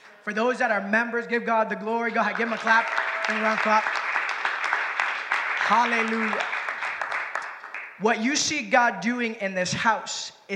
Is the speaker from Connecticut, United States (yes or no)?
yes; Waterbury, Connecticut, United States; I'm from Waterbury, Connecticut, so this is home. This is home.